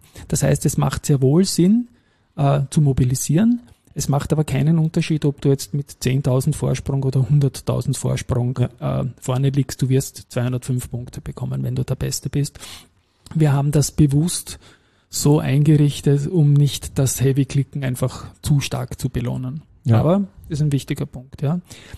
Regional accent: Austria; in der Dachregion als Österreicher zweimal gewonnen zu haben.

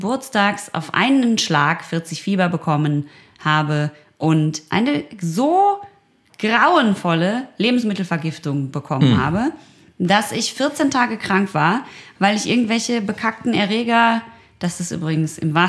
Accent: North Rhine-Westphalia, Germany; Ich komme aus dem Ruhrgebiet, ich trinke Bier.

